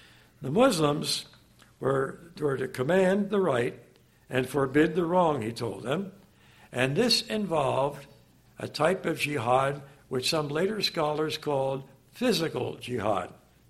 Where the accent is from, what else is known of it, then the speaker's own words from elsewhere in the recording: Philadelphia, Pennsylvania, United States; In the city of Philadelphia, my hometown